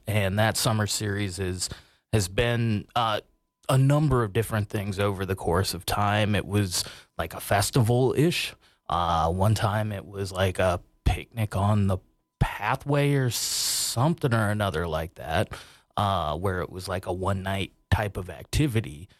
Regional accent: Iowa, United States; Like, I grew up in Iowa, so we did that by going out and catching lightning bugs, right?

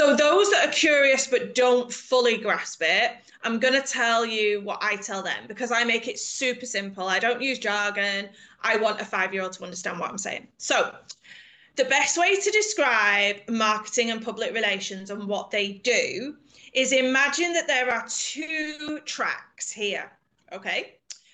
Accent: England, United Kingdom; now in Spain; I'm from England, but I live in Spain now.

